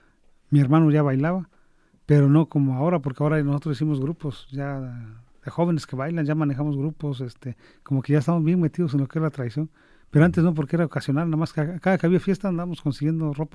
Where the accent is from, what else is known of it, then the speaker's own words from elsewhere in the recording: Santiago Juxtlahuaca, Oaxaca, Mexico; Entonces mi pueblo se llama Santiago Juxtlahuaca.